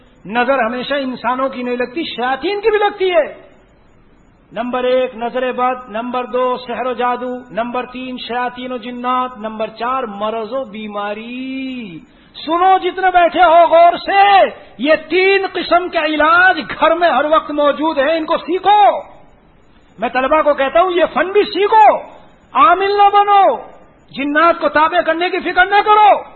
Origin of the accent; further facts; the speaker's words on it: Delhi, India; نظام الدین مرکز میں وہاں کا رہنے والا ہوں تو آپ بہت دیکھیں گے, اگر کبھی جانا ہو وہیں حضرت خواجہ نظام الدین اولیاء کی درگاہ ہے.